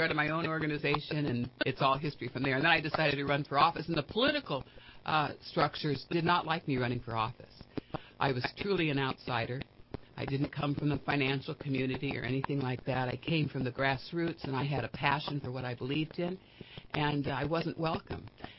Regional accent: Sacramento, California, United States; also born or lived in Chicago; Well, I was raised in Sacramento. I was born in Chicago, the Windy City, and here I am in politics. But I was born in Chicago, and my parents moved here when I was just a baby, and I grew up in Sacramento for most of my life

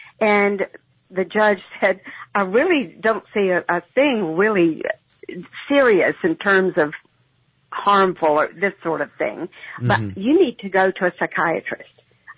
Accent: the South, United States; accent: Southern; and you can tell by my accent I'm from the South.

